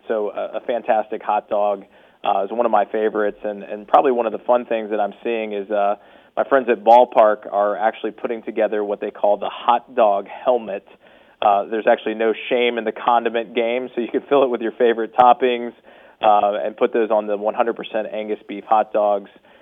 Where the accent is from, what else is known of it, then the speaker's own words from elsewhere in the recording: the South, United States; Yeah, being a Southerner, it's hard to find a cookout where you don't have a potato salad